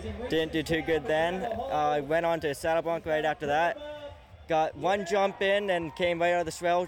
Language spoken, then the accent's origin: English; Smithers, British Columbia, Canada; now in Houston, United States; I'm from Smithers, BC. I've recently moved to Houston.